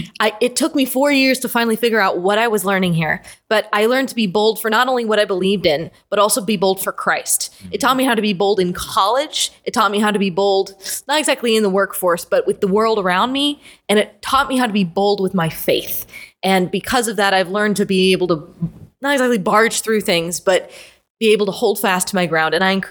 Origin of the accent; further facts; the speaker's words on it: Floral City, Florida, United States; My name is … I am from Floral City, Florida, one stoplight town. Nobody knows where it is.